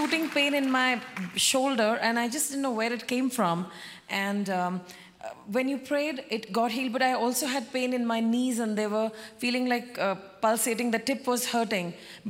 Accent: Delhi, India; Yes, I'm from India. I'm from Delhi.

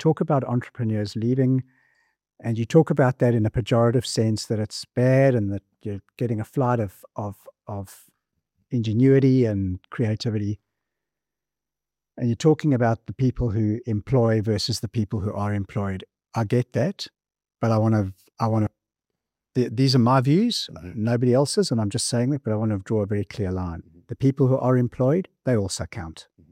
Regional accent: South Africa; When I grew up in South Africa

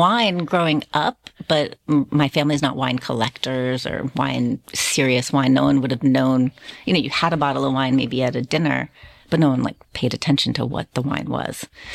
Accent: Washington, District of Columbia, United States; I grew up in Washington, D.C.

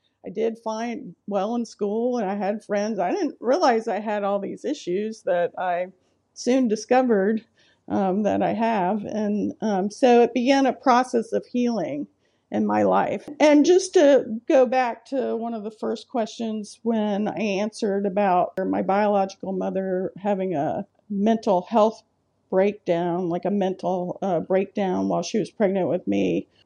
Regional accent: Newnan, Georgia, United States; Going to high school in my hometown of Noonan, Georgia.

